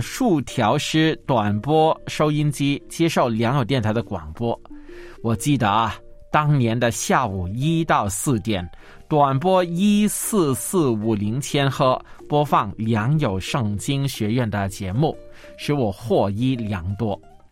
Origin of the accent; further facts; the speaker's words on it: Macau; 我是澳门的